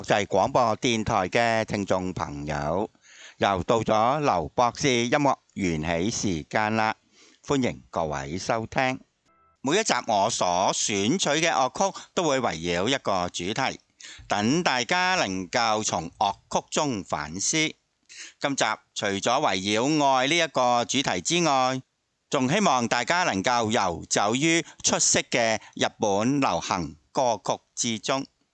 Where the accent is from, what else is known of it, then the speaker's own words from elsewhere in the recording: Hong Kong; 所以咧，我哋香港人咧就话佢迟早完。我细个嘅时候咧，啱啱日本侵华冇几耐嘅啫嘛，我哋战后出世嗰班人咧，对日本咧都有啲反感嘅，因为佢占领香港都3008个月啦